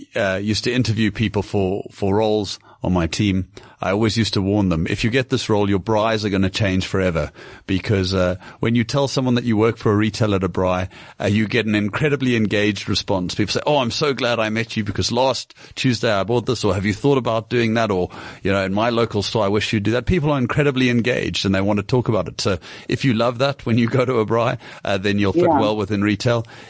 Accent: Cape Town, Western Cape, South Africa; Yeah, well, I grew up in Cape Town, studied at UCT

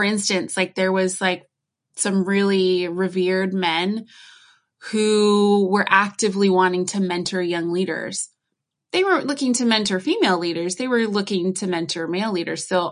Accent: United States; Yeah, because I'm obviously American. You can tell from how I speak.

